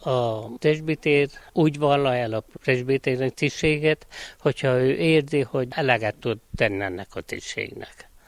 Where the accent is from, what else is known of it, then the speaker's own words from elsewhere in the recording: Sepsibodok, Covasna, Romania; Vallásos családban nevelkedtem fel. Én sepsibodoki születésű vagyok. Az én szüleim reformátusok voltak mind a ketten. Ott nevelkedtem